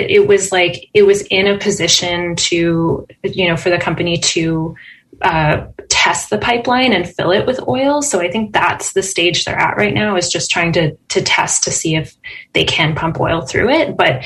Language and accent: English; Canada; as I'm a Canadian myself